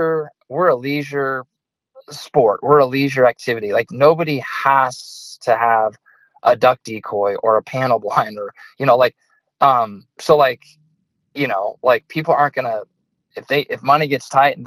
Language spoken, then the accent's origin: English; United States; And as an American who wants what's best for our country, I totally get that.